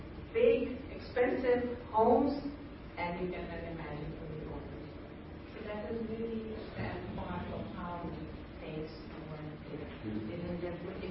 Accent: Pakistan; I come from Pakistan, respect with country.

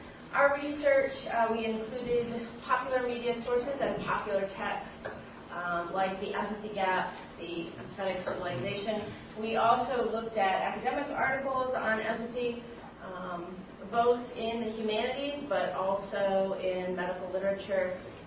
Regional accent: Hawaii, United States; I grew up in Hawaii, where the ocean is sacred.

